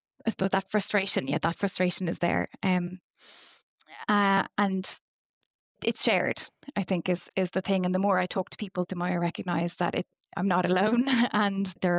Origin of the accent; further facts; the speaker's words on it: Ireland; I come from Ireland, so a country like Ireland has absolutely enormous offshore wind resources